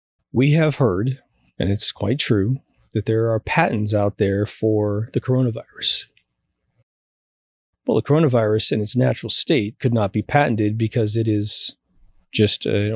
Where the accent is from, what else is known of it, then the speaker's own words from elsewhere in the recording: Midwest, United States; I grew up in the Midwest where kids are raised to be extremely respectful because it's a little tiny town, right?